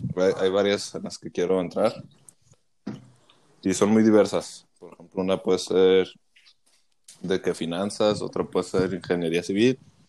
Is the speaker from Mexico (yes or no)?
yes; Mexico; nosotros somos mexicanos.